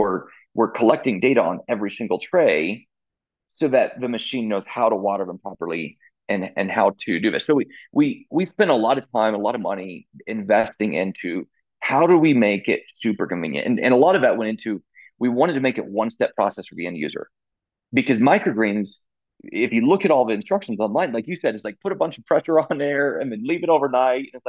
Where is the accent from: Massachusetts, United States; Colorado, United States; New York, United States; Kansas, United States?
Colorado, United States; So, like I said, I grew up here in Northern Colorado.